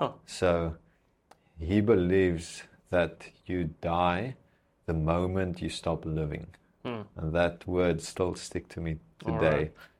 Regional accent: Langebaan, Western Cape, South Africa; I spoke to a guy once in my hometown, Langebaan.

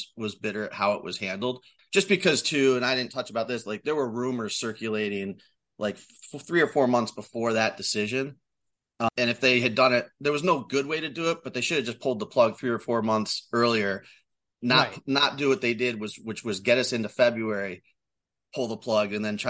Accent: Syracuse, New York, United States; Yeah, I'm an upstate guy. So I grew up in Syracuse.

